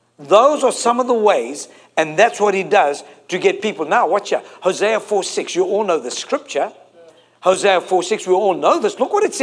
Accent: South Africa; I'm from South Africa.

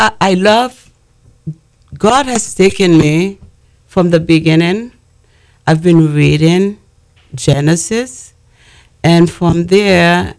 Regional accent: Haiti; English is a second language; I am from Haiti. So in Haiti, this is from Haiti. This is my heart from Haiti to here.

